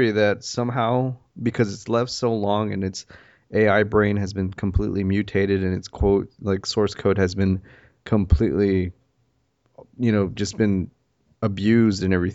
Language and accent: English; Santa Fe, Texas, United States; I come from Santa Fe, Texas, which is ruled by country music